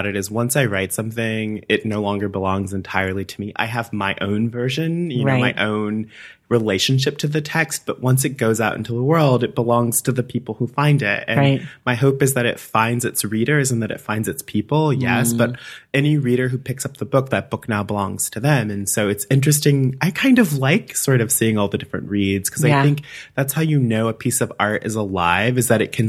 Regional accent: Alabama, United States; moved away as an adult; also born or lived in Madison, United States; now in Iowa City, United States; So I'm from Alabama. I lived there my entire life until I went to graduate school at the University of Wisconsin-Madison.

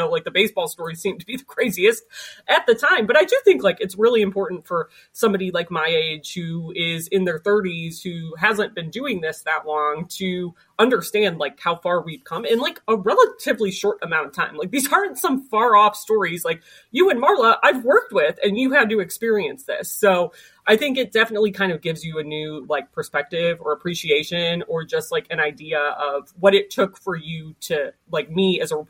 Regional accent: Cleveland, Ohio, United States; because I'm from Cleveland.

